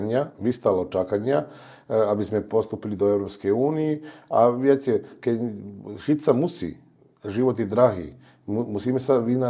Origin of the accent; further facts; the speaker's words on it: Serbia; Slovak is a second language; now in Slovakia; Pochádzam zo Srbska, u nás boli demonstrácie, ja pamätám aj v 91. roku, aj v 99. roku boli, a v 2003.